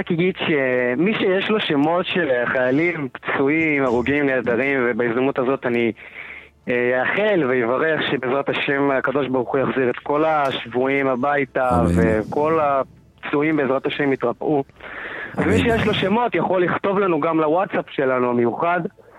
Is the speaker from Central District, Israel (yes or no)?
yes; Bnei Brak, Central District, Israel